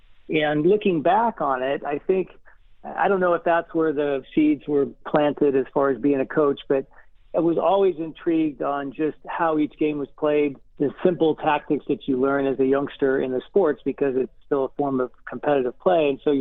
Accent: Conway, South Carolina, United States; born there; I was born in Conway, South Carolina, which is just to the west of Myrtle Beach. And my dad was military, so we moved all over the country.

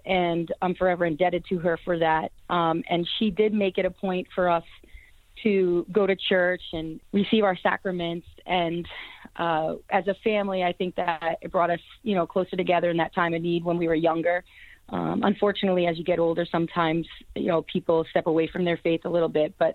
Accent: Boston, Massachusetts, United States; born there; Well, I was born in the Boston area and was one of five children, and actually have a twin sister.

